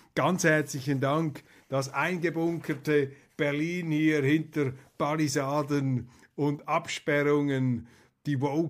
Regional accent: Switzerland; Und als Schweizer sage ich Ihnen, bin ich ein glühender Vertreter und auch ein glühender Verteidiger von unserem Europa.

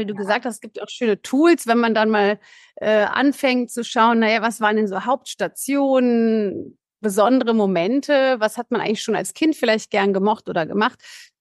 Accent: Cologne, North Rhine-Westphalia, Germany; Ich bin Business Coach und Trainerin für Führungskräfte und Teams. Ich komme aus Köln

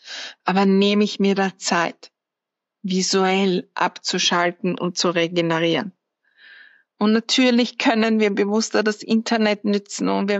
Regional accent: Lower Austria, Austria; Ich persönlich bin aufgewachsen in der Einflugschneise vom Flughafen Wien.

